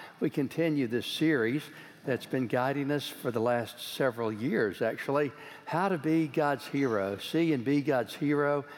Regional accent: Georgetown, Texas, United States; I grew up in Georgetown, Texas, and my dad was a rancher and an entrepreneurial businessman.

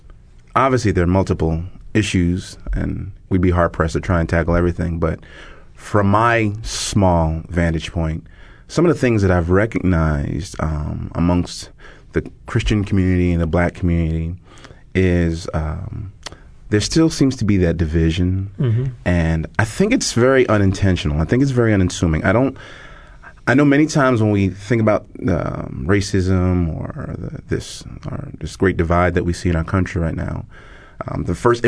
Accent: Brooklyn, New York, United States; growing up in Brooklyn, I joke about this all the time, that for the first 8 years, I honestly thought the majority of the country was Black, because that's all I saw.

